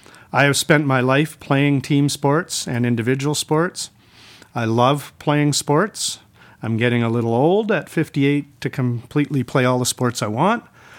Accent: Campbell River, British Columbia, Canada; I was born and raised in Campbell River. When I grew up there, it was about the same size as Salmon Arm was about 3-4 years ago. I attended a very new small high school there and graduated from a school called Southgate Secondary.

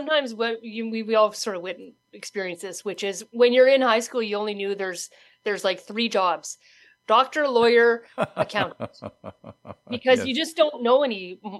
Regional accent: Manitoba, Canada; So, you know, I think, you know, I'm proud of my prairie roots. I'm a British Columbia resident now, but I go back home once a year. But I think the thing with Manitoba is that it's a resilient, tough, scrappy

